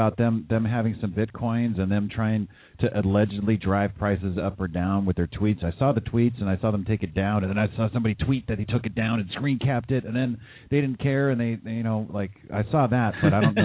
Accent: California, United States; I mean, growing up in the Bay Area, I've worked in tech.

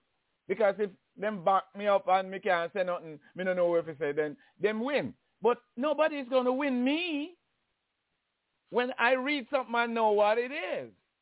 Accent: Jamaica; I grew up in Jamaica and men associating with men and stuff like

